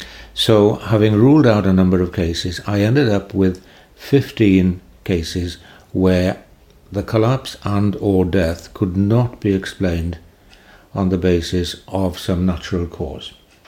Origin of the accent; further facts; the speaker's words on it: Carmarthen, Wales, United Kingdom; Called Maridunum in those days. And it's my hometown.